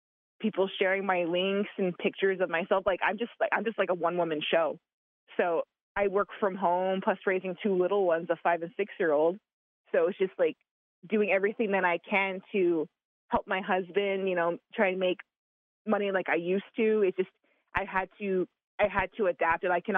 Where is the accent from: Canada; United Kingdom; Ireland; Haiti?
Canada; Alberta; now in Tama, United States; because I'm actually from Alberta, Canada, and meeting people here in Tama, Iowa